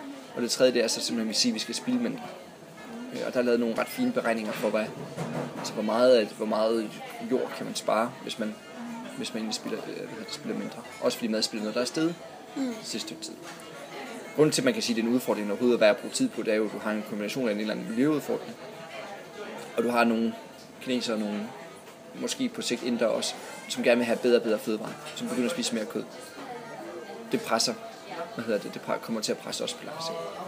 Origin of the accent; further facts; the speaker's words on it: Region of Southern Denmark, Denmark; also born or lived in Copenhagen; jeg er fra Syfyn, ja. … og jeg er født her i Mørrebro og vokset op på Syfyn.